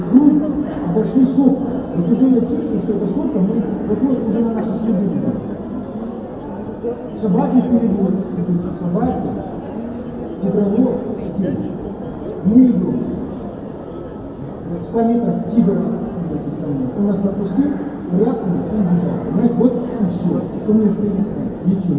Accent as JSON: {"language": "Russian", "town": "Khabarovsk", "region": "Khabarovsk Krai", "country": "Russia", "tie": "born or raised there", "said": "Понимаете, я вот вырос в Хабаровске, да, я просто туризмом занимался, спортивным ориентированием, каждое воскресенье ездили на природу"}